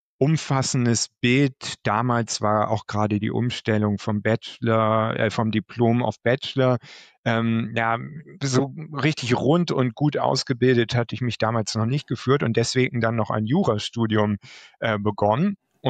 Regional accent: Oldenburg, Lower Saxony, Germany; now in Brussels, Belgium; Ich bin Oldenburger aus Niedersachsen und ja, damals hätte ich mir nie vorstellen können, so weit weg von zu Hause irgendwann mal zu leben oder zu arbeiten.

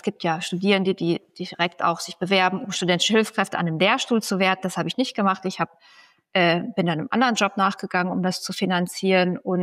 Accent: North Rhine-Westphalia, Germany; now in Berlin, Germany; Ich komme aus Nordrhein-Westfalen und dachte, da habe ich einfach schon sehr viel gesehen.

